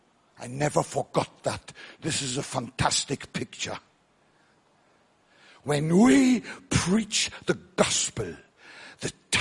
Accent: North Germany, Germany; English is a second language; I grew up in North Germany at the river, at the mouth of the river Elbe. It's about 10 miles wide. Where I grew up, it was tidal, ebb tide, flood tide.

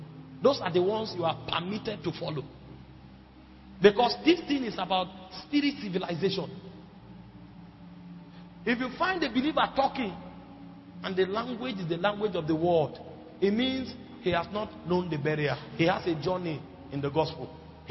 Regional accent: Benue, Nigeria; I come from Benue.

